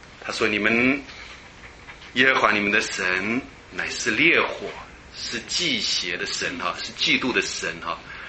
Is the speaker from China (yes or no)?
yes; China; 我们中国人不是拜很多的神吗？